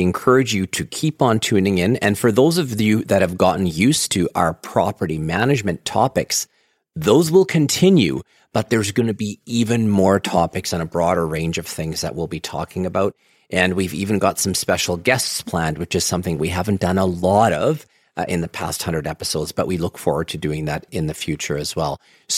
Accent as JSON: {"language": "English", "region": "Manitoba", "country": "Canada", "said": "I'm from Manitoba. We both have German roots"}